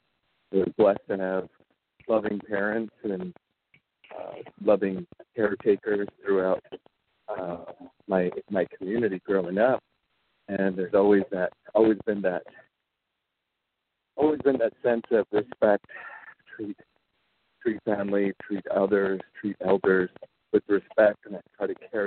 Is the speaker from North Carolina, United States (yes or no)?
no; Arizona, United States; So I grew up in the Hill River Indian community. I was raised by my parents. Our community is broken up into 7 districts, and I was raised in District 4.